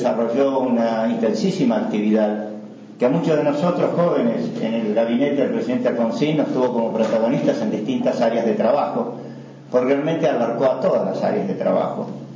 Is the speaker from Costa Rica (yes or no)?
no; Argentina; hablo en este caso como ciudadano argentino